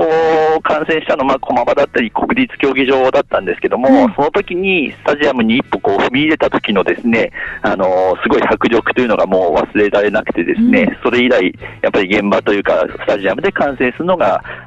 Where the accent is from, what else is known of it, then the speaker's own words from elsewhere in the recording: Urawa, Saitama, Japan; やっぱり私浦和生まれ浦和育ちなので